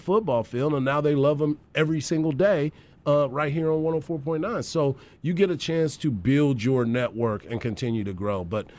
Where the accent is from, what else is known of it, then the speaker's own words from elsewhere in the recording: Killeen, Texas, United States; because I'm born and raised in Killeen, Texas. I knew I was going to be in the Austin area. It was either going to be Austin, Houston, or Dallas. I was going to be in Texas.